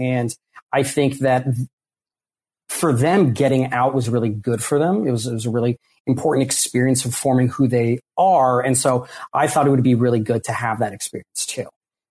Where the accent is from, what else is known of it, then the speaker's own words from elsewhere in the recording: California, United States; I think that I grew up here in the Bay Area, Northern California culture, lifestyle, all of that.